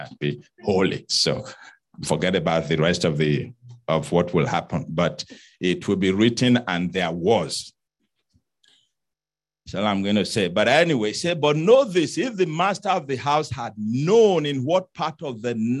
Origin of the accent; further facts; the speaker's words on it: Nigeria; You know me as a Nigerian, I'm going to look for a tube.